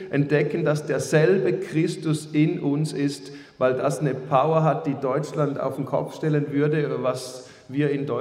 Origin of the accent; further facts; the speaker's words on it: Switzerland; Franken, das sagt mir ganz viel als Schweizer